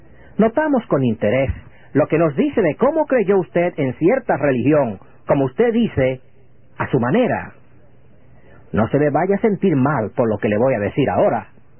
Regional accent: Dominican Republic; cuando me preguntan de dónde soy, y respondo, de la República Dominicana, donde todo el mundo hace lo que le da la gana.

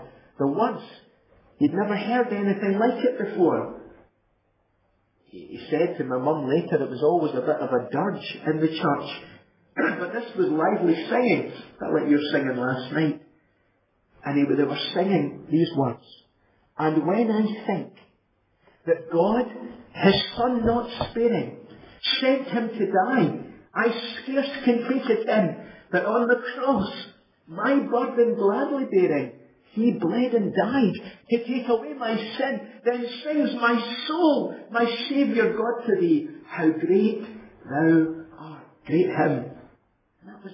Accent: Canada; born there; I was born in Canada.

